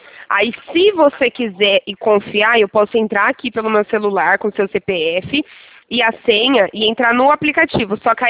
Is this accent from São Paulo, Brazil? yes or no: yes; Valinhos, São Paulo, Brazil; Eu sou aqui de Valinho, São Paulo, interiorzinho de São Paulo.